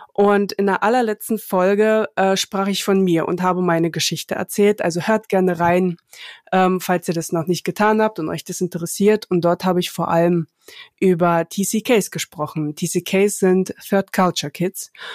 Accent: Latvia; now in Germany; Ich bin in Lettland geboren und wuchs in einer russischen Familie auf und ging auf eine lettische Schule bzw. einen lettischen Kindergarten. Und meine Jugend verbrachte ich in Deutschland bzw. ich lebe immer noch in Deutschland.

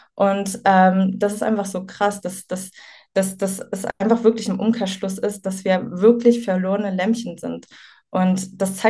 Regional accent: Germany; Und ich bin dann in Deutschland praktisch aufgewachsen.

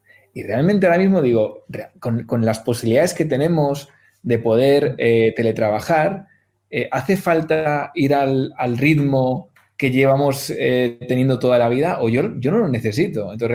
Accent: Valladolid, Castile and León, Spain; estaba viendo entre Guadalajara, Madrid y Valladolid, ¿no? Que es mi tierra, yo me muevo bastante.

